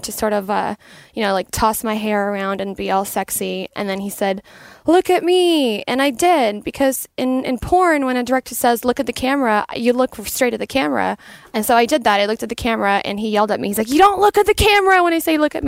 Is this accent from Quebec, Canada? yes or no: no; Toronto, Ontario, Canada; So I grew up mostly in Etobicoke.